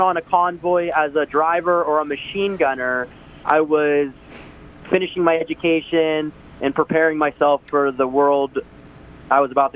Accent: Santa Ana, California, United States; I grew up in Southern California, but very poor, living in a one-bedroom apartment, you know, in like Santa Ana

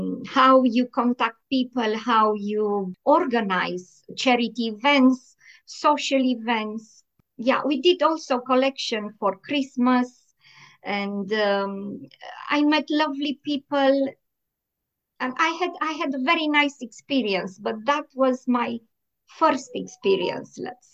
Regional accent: Constanța, Constanța County, Romania; English is a second language; now in Bexhill-on-Sea, United Kingdom; I'm from Constanza, so I love the sea.

